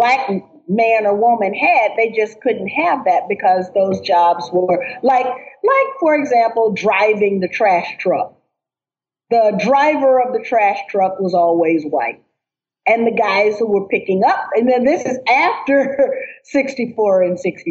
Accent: the South, United States; me having to sit down with the Klan because I'm from South.

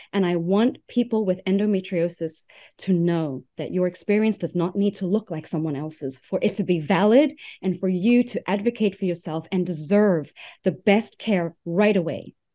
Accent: South Africa; I'm South African.

